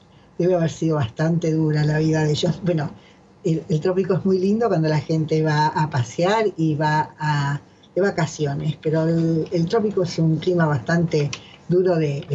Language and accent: Spanish; Argentina; yo soy argentina